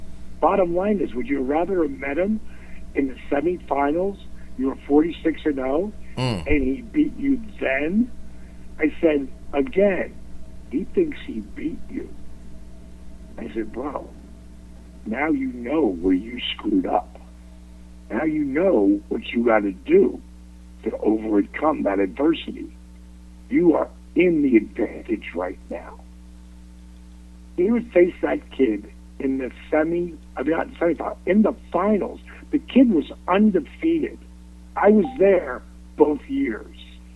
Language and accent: English; Atlanta, Georgia, United States; in my hometown, here in Atlanta, GA.